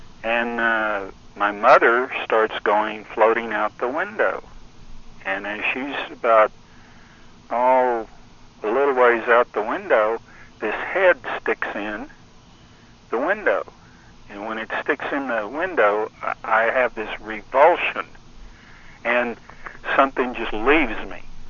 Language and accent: English; Texas, United States; also born or lived in Las Vegas, New Mexico; I was born in Las Vegas, New Mexico. And my mother decided to come back to Texas where her folks were. And I was four at the time.